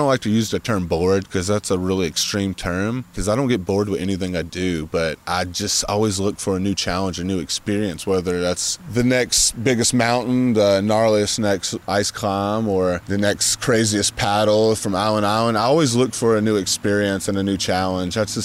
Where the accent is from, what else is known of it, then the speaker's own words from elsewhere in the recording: Southeast, United States; You know, growing up in the Southeast, doing some rock dabbling, as I mentioned, climbing barefooted in the state of Georgia, North Carolina, you know, all that great outdoor climbing, it gets overshadowed a lot.